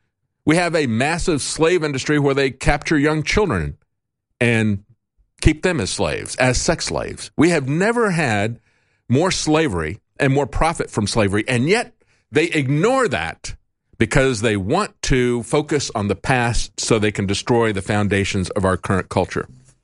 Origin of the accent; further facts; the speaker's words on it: Florida, United States; And it's like, well, I'm from here from Florida.